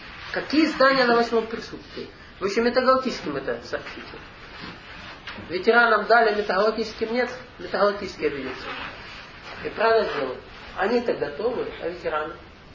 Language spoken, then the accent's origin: Russian; Russia; Я россиянин.